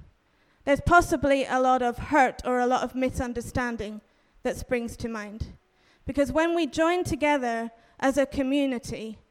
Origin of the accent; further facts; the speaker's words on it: England, United Kingdom; moved away; also born or lived in Tanzania; So I am originally from England, but I moved to Tanzania in 2016. And I was there in total for about 2 years.